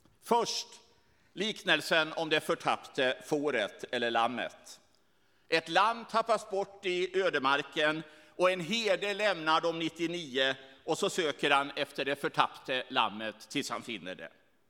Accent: Sweden; Jag är ju från Sverige.

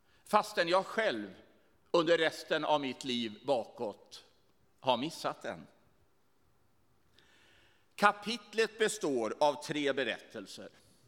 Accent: Sweden; Jag är ju från Sverige.

